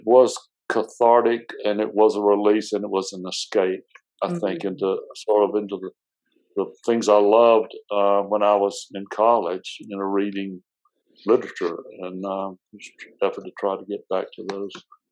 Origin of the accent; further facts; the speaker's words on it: Tuscaloosa, Alabama, United States; when I grew up in the Tuscaloosa in the Deep South in the 50s and 60s